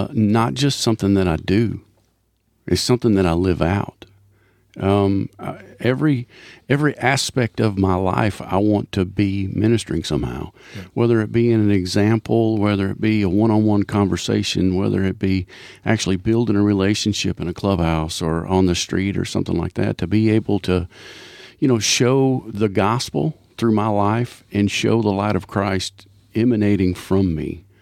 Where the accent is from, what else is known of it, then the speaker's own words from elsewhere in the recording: Malden, Missouri, United States; My dad baptized me in the little church that I grew up in Malden, Missouri.